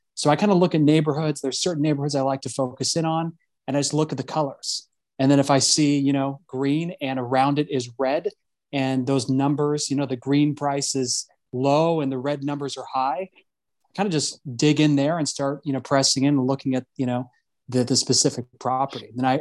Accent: West Coast, United States; perspective on real estate in Tennessee is much different than most Tennessee agents, just because I come from the West Coast.

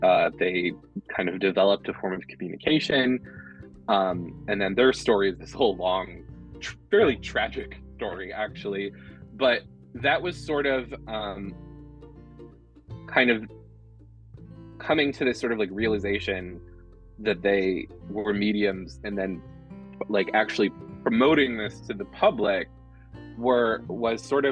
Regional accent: New York, United States; I grew up here in Western New York, and this is sort of like Lilydale's just a couple hours away, which is like basically the Vatican of spiritualism.

